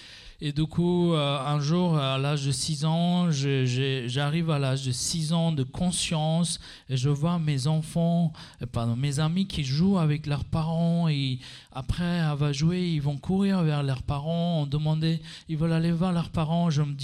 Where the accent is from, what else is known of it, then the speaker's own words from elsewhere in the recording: Sri Lanka; French is a second language; je suis né au Sri Lanka. Et dans un village de musulmanes, du coup j'étais élevé dans cette communauté, 5 minutes de chez moi, la mosquée.